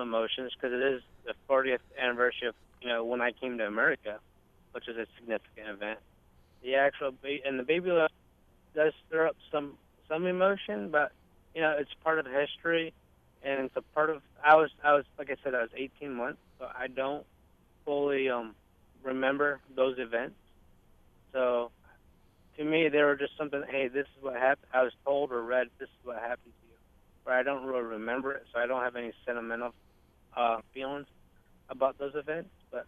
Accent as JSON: {"language": "English", "town": "Cahokta", "region": "New York", "country": "United States", "tie": "born or raised there", "said": "I grew up in Cahokta, New York, and I graduated, you know, in a class of 18 kids, where 10 of us started kindergarten together. The town's only 600 people."}